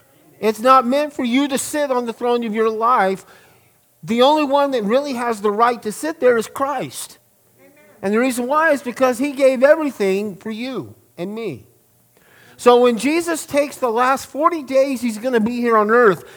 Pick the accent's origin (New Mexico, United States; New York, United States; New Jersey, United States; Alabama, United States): New Mexico, United States; Belen; I remember my brother and I, we grew up in Belen, so we had the Sandias and the Manzanos